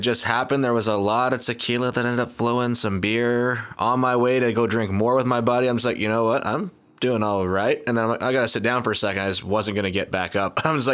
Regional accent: Ontario, Canada; I'm from Southern Ontario, much like you are.

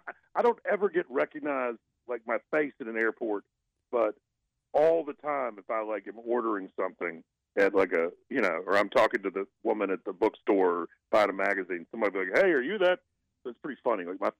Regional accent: the South, United States; spoke to me as a father and spoke to me as a Southerner and as an American.

